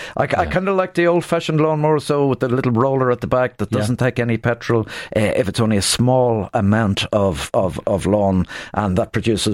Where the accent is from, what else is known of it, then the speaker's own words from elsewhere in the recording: Dublin, Leinster, Ireland; the road that I grew up on in Rathfarnham.